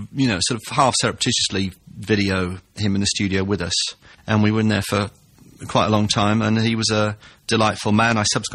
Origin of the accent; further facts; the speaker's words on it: Cwmbran, Wales, United Kingdom; I grew up in South Wales in a new town called Cwmbran.